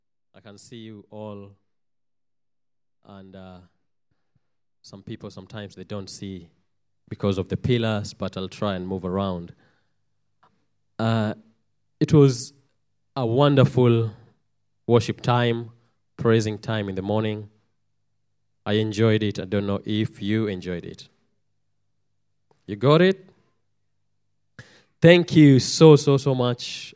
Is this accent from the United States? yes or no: no; Kenya; I'm from Kenya.